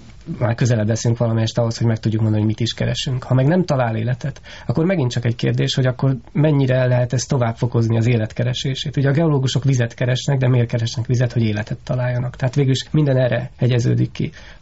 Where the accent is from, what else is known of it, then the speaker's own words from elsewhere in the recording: Hungary; ha én szállnék le, akkor hova szállnék le kérdése, mint magyar, ez egy nagyon jó válasz volna